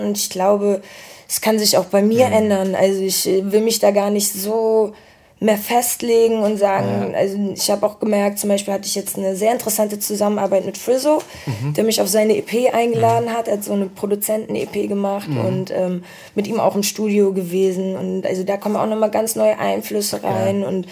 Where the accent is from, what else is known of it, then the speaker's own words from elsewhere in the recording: Flensburg, Schleswig-Holstein, Germany; Aber wir sind zusammen in Flensburg aufgewachsen